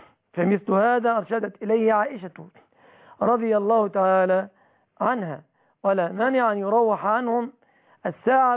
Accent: Egypt; اما اللحوم التي تشترى من الجزارين في بلادنا مصر فبلادنا والحمد لله مسلمة

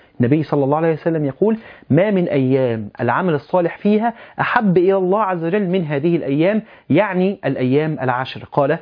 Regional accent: Alexandria, Alexandria Governorate, Egypt; انا بقول ماركه لان انا اسكندراني مش ماركه

